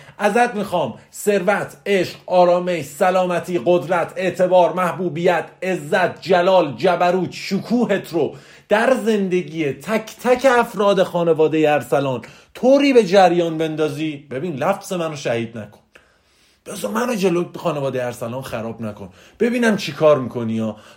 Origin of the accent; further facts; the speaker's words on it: Hamadan, Iran; born there; خدا رو شکر میکنم که در خانواده متوسط به دنیا اومدم. خدا رو شکر میکنم که در همدان به دنیا اومدم.